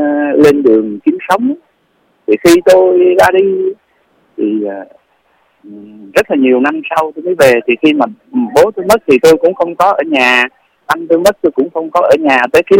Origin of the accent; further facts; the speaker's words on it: South Vietnam, Vietnam; Vâng, tôi thì sinh ra và lớn lên ở miền Nam Việt Nam trong suốt 25 năm chiến tranh của nội chiến. Thì tôi sinh ra và lớn lên ở miền Nam.